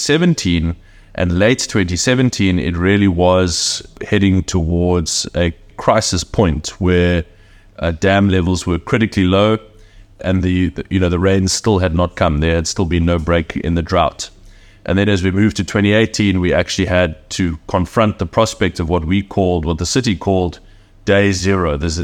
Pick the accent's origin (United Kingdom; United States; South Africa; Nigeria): South Africa; Cape Town, Western Cape; growing up in Cape Town